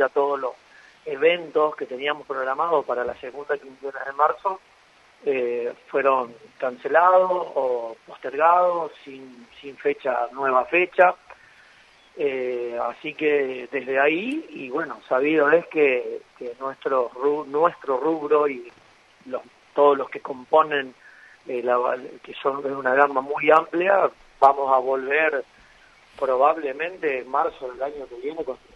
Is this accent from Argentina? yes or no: yes; Misiones, Argentina; de Misiones no soy el único de Misiones